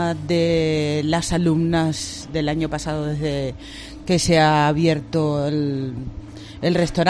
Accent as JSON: {"language": "Spanish", "country": "Uruguay", "lives_now": "Spain", "said": "Soy de Uruguay. Sí, o sea, ya estoy nacionalizada española, pero soy de procedencia de Uruguay."}